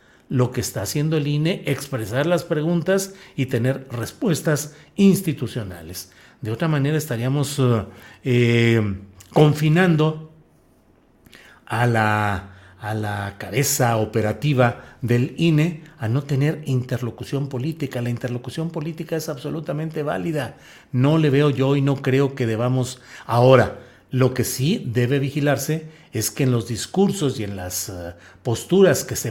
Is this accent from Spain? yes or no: no; Torreón, Coahuila, Mexico; yo crecí en mi infancia en Torreón, Coahuila